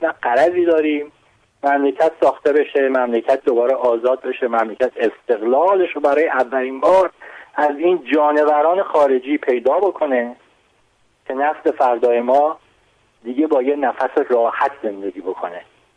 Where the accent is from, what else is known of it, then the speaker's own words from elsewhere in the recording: Iran; من تا در خارج از ایران میگفتم ایرانی هستم